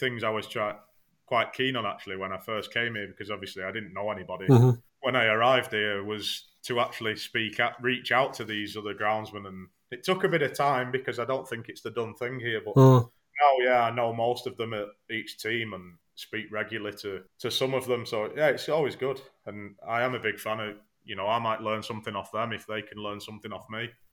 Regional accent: England, United Kingdom; the number one team in the world against my home country, England.

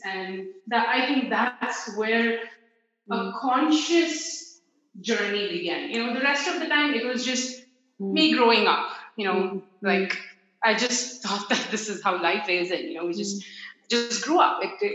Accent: India; now in United Arab Emirates; I'm an Indian settled in UAE

